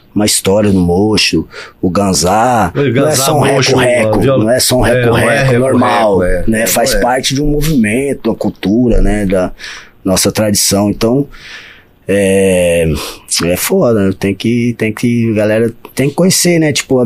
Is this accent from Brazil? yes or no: yes; Barão de Melgaço, Mato Grosso, Brazil; E eu venho do Barão do Melgaço, né, cara? Venho aí da... Vem da beira do rio também.